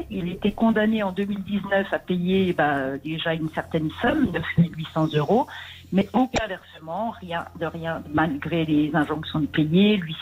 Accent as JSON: {"language": "French", "town": "Épinal", "region": "Grand Est", "country": "France", "tie": "born or raised there", "said": "Je suis née à Épinal, je n'ai jamais quitté Épinal."}